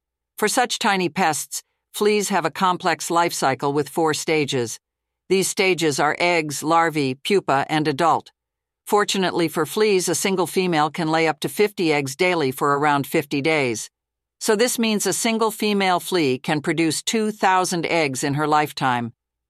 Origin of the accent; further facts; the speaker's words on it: the South, United States; now in Idaho, United States; I grew up in the South, and these guys are a massive problem for everyone.